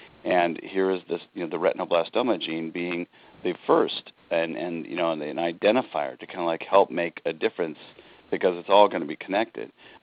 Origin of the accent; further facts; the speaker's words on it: Iowa, United States; now in California, United States; And I grew up in the Midwest, in Iowa, and I have seven brothers and sisters